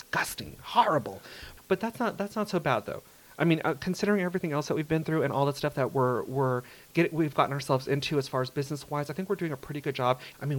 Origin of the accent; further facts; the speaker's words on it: Simi Valley, California, United States; also born or lived in Pacoima; I mean, that's where I grew up. I mean, I was raised in Simi, but my heart was, I mean, I'm from the Valley.